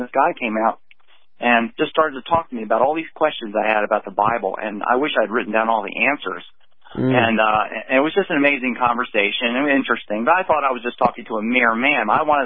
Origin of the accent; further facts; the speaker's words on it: Baltimore, Maryland, United States; I grew up in South Baltimore, middle class family, and we went to a little Lutheran church up the street.